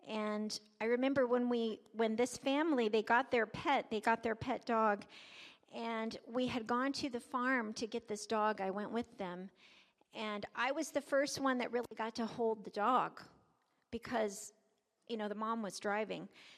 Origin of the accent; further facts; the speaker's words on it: Lenexa, Virginia, United States; I was from Lenexa, Virginia, and there was a little post office, and there was not even a stoplight.